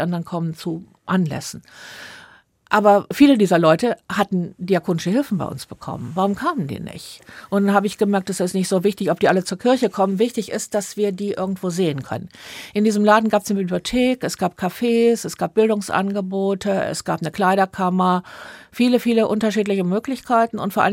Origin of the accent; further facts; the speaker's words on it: Neviges, North Rhine-Westphalia, Germany; In mir steckt das Rheinisch-Bergische, beides eigentlich. Ich bin ein Kind gewesen in Neviges, zur Schule gegangen in Wuppertal.